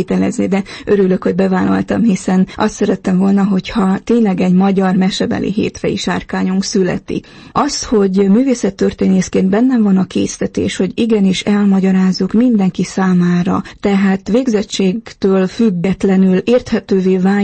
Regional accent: Corund, Harghita, Romania; hiszen én ezeken nőttem fel Erdélyben, Korondon, a fazekasság központjában.

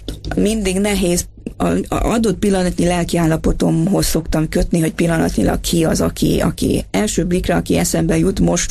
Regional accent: Transylvania, Romania; És ami még a szívem csücske, az éppen a szülőföldem, Erdély

